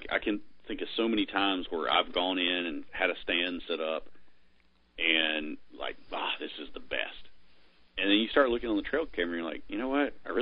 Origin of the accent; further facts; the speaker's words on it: Virginia, United States; I'm originally from Virginia, and so hunting early season Nebraska is not really what I want to do.